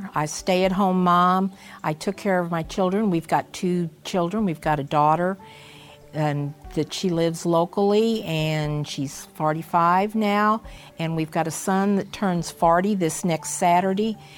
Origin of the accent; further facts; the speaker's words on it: Farmington, Missouri, United States; We were both barned in the area here in Farmington, Missouri. It's about 65 miles south of St. Louis. It's rural. We just love it. It's our home.